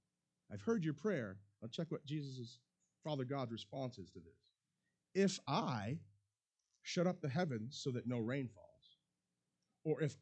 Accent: United States; I'm American, you know?

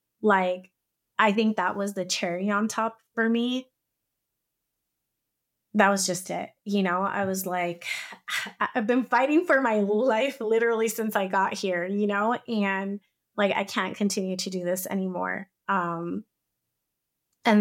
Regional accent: United States; born there; I was like, ma'am, I am American. I was born here, mama, you know?

